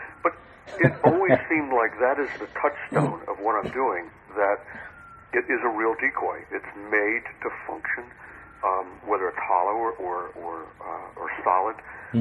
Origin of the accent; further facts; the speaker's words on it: New England, United States; now in Virginia, United States; Yeah, I grew up in New England. I've lived half my life here in Virginia, but I grew up in New England, and I just have New England sensibilities